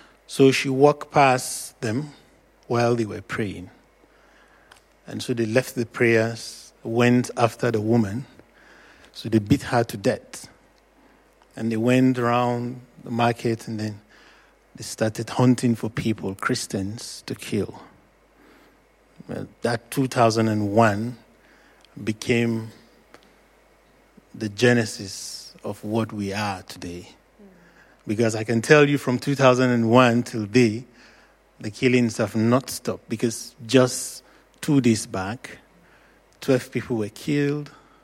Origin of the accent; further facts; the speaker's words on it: Jos, Plateau, Nigeria; born there; I was born in Jos, the middle belt of Nigeria.